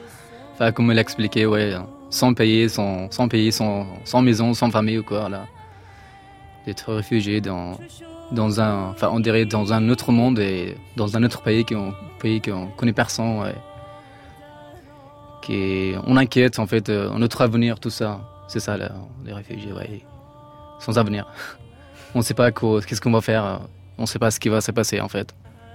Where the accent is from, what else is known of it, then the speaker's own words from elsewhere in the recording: Afghanistan; French is a second language; also born or lived in Iran / Turkey; now in Paris, France; quand j'ai quitté l'Afghanistan, j'ai développé des pays, d'autres pays, comme l'Iran, Turquie, tout ça, j'ai dit non, il y a des pays, quoi, là, ça existe encore, le monde est grand. Et moi, je n'ai pas choisi la France, et oui, je suis venu en France, à Paris